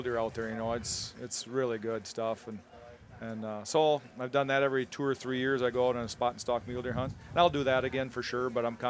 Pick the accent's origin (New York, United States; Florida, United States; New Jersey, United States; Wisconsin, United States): Wisconsin, United States; we grew up in Wisconsin where I got an 82-acre lease that I hunt